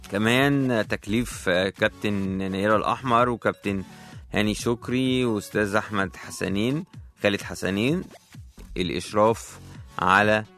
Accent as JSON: {"language": "Arabic", "country": "Egypt", "said": "ومفيش حد هيفرض علينا كمصريين وضع احنا مش عايزينه"}